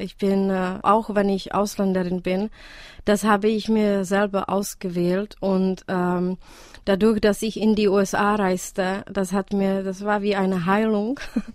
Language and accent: German; Czechia; German is a second language; weil erstmal war ich als Tschechin nicht begriffen in Tschechien, warum ich auf Deutsch schreibe.